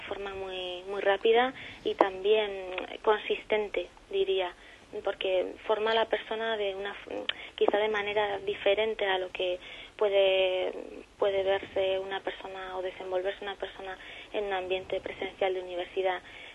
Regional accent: Madrid, Community of Madrid, Spain; born there; Bueno, también porque soy nacida en Madrid

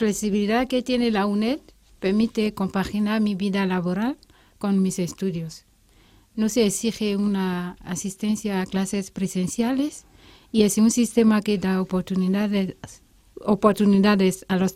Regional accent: Côte d’Ivoire; yo era secretaria judicial en mi país de origen

